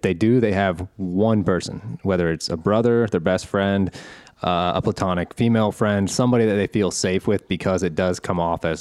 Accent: Midwest, United States; We're both from the Midwest

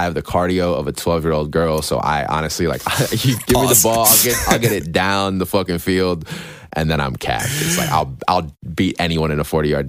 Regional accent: Fairfax, Virginia, United States; also born or lived in Alexandria / Loudoun County; So I'm born in like Alexandria, which is like right outside of DC. I grew up in Fairfax, and then I moved to Loudoun County when I was like fourth or fifth grade.

